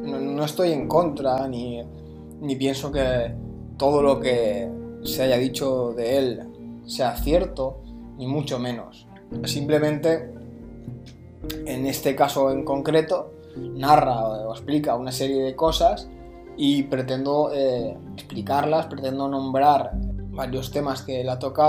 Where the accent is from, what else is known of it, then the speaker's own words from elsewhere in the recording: Spain; porque por ejemplo en mi país, en España